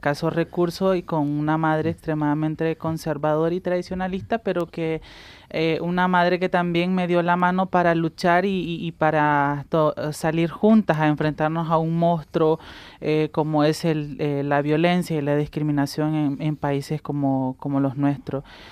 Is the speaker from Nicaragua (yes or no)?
yes; Nicaragua; soy una persona transgénero, soy nicaragüense, tengo 29 años